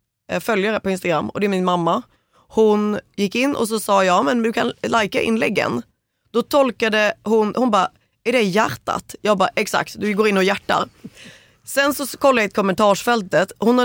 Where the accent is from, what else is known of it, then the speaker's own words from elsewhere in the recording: Täby, Stockholm County, Sweden; accent: Scanian; Ja, jag är född och uppvuxen i Stockholm. Jag är från Täby och jag har bara fått skånska på vägen.